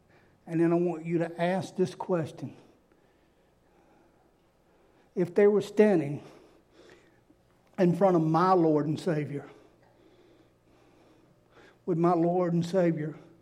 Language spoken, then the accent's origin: English; Louisiana, United States; I'm a coon blank. I'm a Cajun. That's what I am.